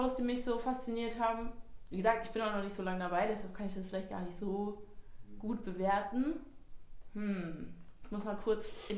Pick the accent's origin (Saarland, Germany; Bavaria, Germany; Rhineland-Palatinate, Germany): Rhineland-Palatinate, Germany; Ich komme aus Rheinland-Pfalz